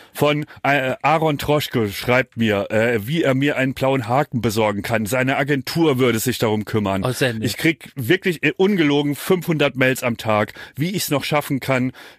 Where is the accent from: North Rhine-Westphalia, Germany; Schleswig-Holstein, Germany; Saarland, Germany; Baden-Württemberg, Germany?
Saarland, Germany; Kirberg; Bei Wikipedia bin ich jetzt ein Sohn der Stadt Homburg. Also Kirberg, wo ich herkomme, ist eigentlich nur ein Ortsteil von Homburg.